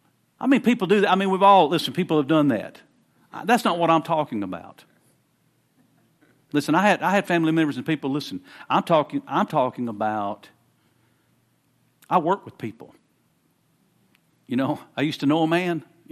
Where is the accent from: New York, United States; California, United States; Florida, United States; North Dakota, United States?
Florida, United States; Winter Haven; born there; we'd drive from Florida. Of course, I was born in Florida, Winter Haven.